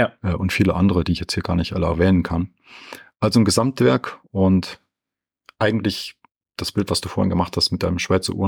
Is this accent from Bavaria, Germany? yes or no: yes; Bavaria, Germany; zu Hause in Nürnberg bin, immer gut Stoff habe und nie unter Langeweile leide. Aber wenn es die Zeit hergibt, bin ich viel in meiner Heimat Franken unterwegs